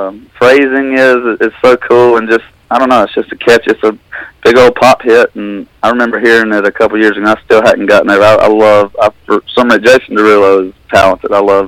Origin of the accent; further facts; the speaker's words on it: Georgia, United States; I'm from South Georgia